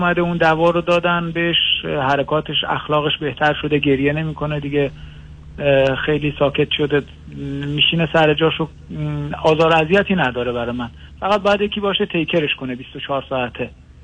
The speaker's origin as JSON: {"language": "Persian", "country": "Iran", "said": "ما ایرانی هستیم"}